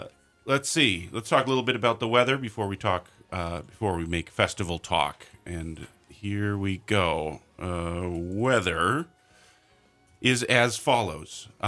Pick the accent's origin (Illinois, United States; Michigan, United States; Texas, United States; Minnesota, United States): Minnesota, United States; Minneapolis; I'm from Minneapolis. All we know about is heartbreak.